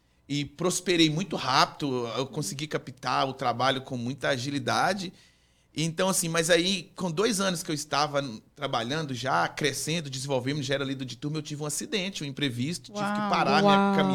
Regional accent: Açucena, Minas Gerais, Brazil; Sou de Açucena.

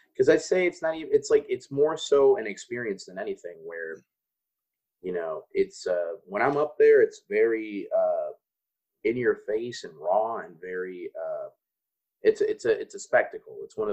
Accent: Chicago, Illinois, United States; I'm from Chicago.

